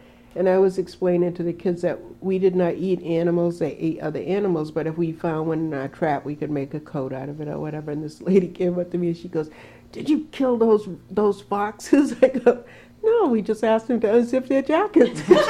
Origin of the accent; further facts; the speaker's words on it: Mashpee, Massachusetts, United States; because growing up in Mashpee, you were related to everybody by blood or marriage